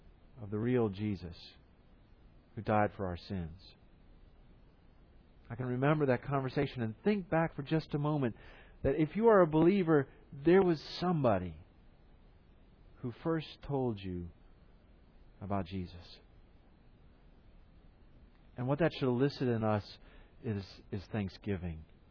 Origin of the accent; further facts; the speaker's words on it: the South, United States; I grew up in the South, and so there is something of the Christian culture that sort of oozes around you and you pick up just by living in the area.